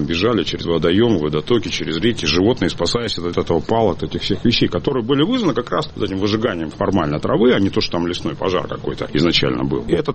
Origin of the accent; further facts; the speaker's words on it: Far East, Russia; я вырос на Дальнем Востоке, отец был военным